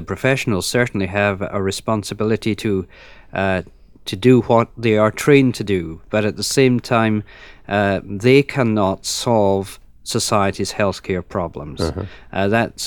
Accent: United Kingdom; as you know, I'm from Britain, to think of the British experience

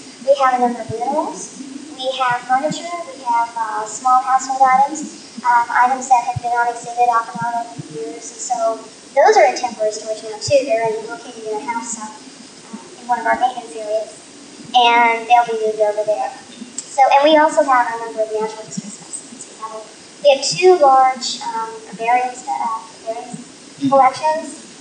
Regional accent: Kansas City, Missouri, United States; I did my internship at Harry S. Truman in Kansas City. I'm originally from Kansas City.

